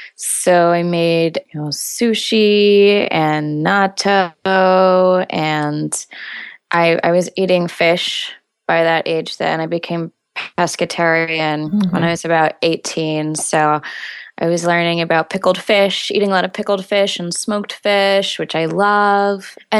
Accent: Houston, Texas, United States; I grew up in very urban America. So no, not at all. I grew up in Houston, Texas, and we didn't really go out into nature much.

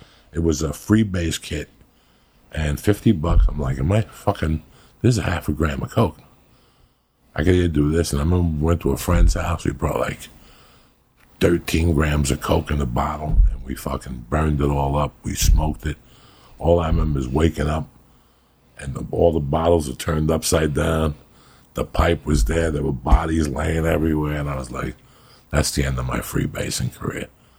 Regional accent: North Bergen, New Jersey, United States; It's North Bergen. The paperwork will disappear. The evidence will disappear. It's my hometown.

